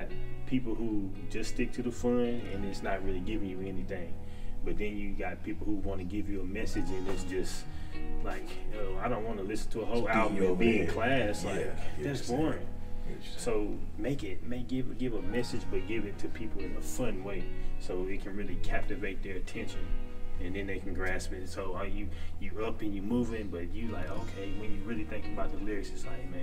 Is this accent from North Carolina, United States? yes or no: yes; Forest City, North Carolina, United States; I'm originally from North Carolina, Forest City, North Carolina. You know, it's the sticks, real country.